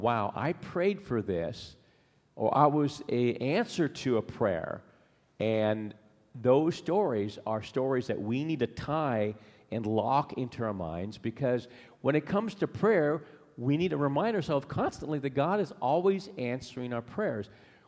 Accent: Alaska, United States; when he found out that I was from Alaska, he would sit down with me

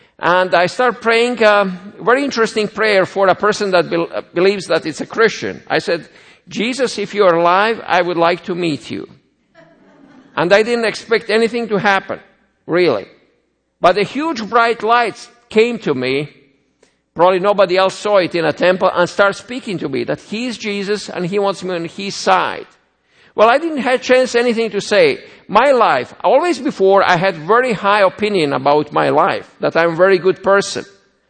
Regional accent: Croatia; also born or lived in Bosnia and Herzegovina; I was born in Bosnia Herzegovina, grew up in Croatia. As a child, I was Roman Catholic.

